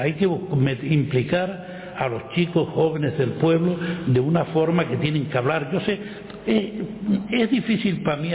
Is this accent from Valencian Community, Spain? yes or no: no; Puerto Cabras, Canary Islands, Spain; born there; yo empecé a jugar al fútbol muy tarde, pues yo fui nadador, nací en Puerto Cabra, tres hermanos nacimos allí en aquel entonces, pero yo de los 5 años fui nadador hasta los 14 años.